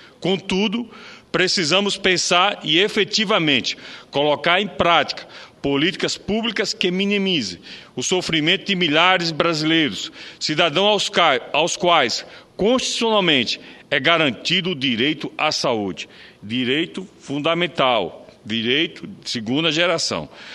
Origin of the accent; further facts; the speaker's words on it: Sergipe, Brazil; É com grande sentimento de orgulho pelo povo da minha terra que parabenizo a minha universidade, a Universidade Federal de Sergipe